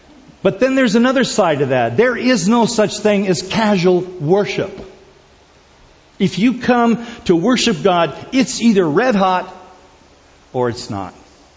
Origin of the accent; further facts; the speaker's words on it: South Korea; I remember growing up in Korea as a kid